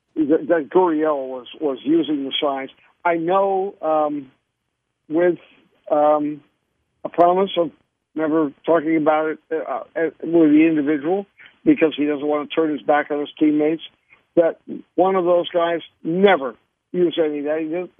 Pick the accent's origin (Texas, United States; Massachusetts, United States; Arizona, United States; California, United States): Massachusetts, United States; Boston; I think when the Astros beat the Red Sox in Boston, and there were some fans, unfortunately, in my hometown, chanting obscenities about a player or two, I was embarrassed, really embarrassed.